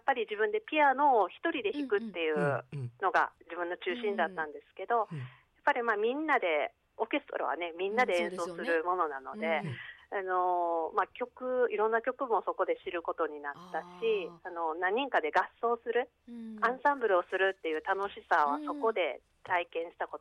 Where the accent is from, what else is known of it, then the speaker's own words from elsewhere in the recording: Kakogawa, Hyogo, Japan; 私は兵庫県の加古川市なので、実はラジオ関西の局から、もう少し西に明石の方面行ったところです。